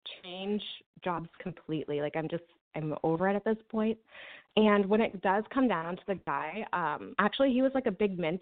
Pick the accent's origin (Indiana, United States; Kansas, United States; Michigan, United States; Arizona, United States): Kansas, United States; I'm from Kansas.